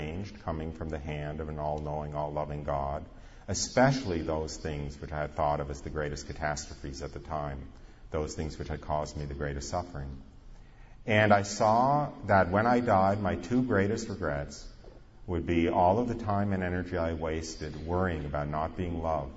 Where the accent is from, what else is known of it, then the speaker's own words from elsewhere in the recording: New York, United States; I grew up outside of New York. I was religiously Jewish.